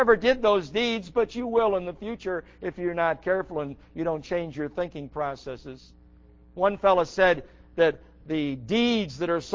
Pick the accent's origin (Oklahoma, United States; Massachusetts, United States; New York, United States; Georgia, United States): New York, United States; Buffalo; I know people in my hometown, Buffalo, New York, go to church every day.